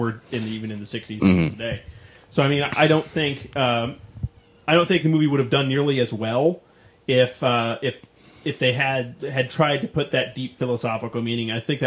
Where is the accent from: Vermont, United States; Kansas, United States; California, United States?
Kansas, United States; We're from Kansas. We make up stuff.